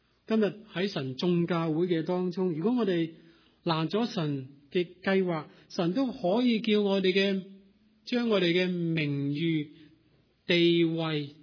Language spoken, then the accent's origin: Chinese; Hong Kong; now in United States; 记得二十多年前，当我从香港移民到美国